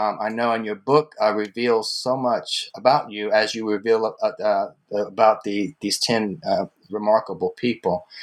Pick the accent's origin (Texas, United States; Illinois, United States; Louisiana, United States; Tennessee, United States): Louisiana, United States; New Orleans; moved away; I grew up in Louisiana. The culture shifts from region to region in the country, but it happens every single place. I want to tell you, when I moved from New Orleans to New York, I thought, oh, New York is going to be so open and welcoming.